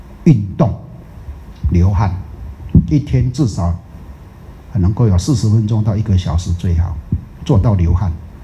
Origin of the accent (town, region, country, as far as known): Taiwan